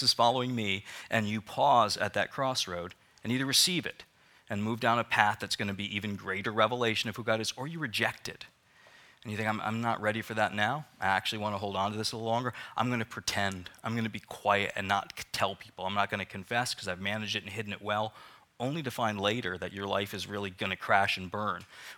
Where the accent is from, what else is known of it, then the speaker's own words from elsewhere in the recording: Northeast, United States; So I'm from the Northeast, and we can excuse a lot of sin and just say it's a geography thing.